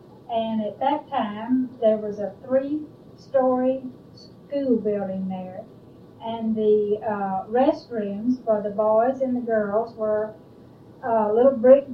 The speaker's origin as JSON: {"language": "English", "town": "Bishop", "region": "California", "country": "United States", "tie": "born or raised there", "said": "And I was born in Bishop"}